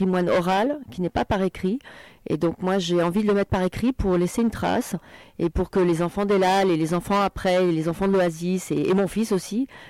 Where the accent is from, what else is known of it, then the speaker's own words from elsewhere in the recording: Djibouti; un récit qui partagera à la fois des souvenirs de mon enfance à Djibouti